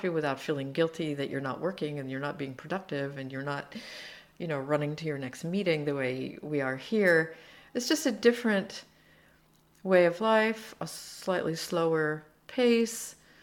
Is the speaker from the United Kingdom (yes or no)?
no; Slovakia; now in Seattle, United States; When I came from Slovakia, where bread costs €1, and I came to Seattle, where bread costs $5 or $6, I was angry for about a year.